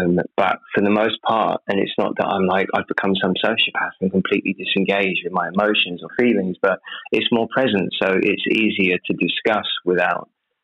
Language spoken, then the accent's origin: English; United Kingdom; I'm British.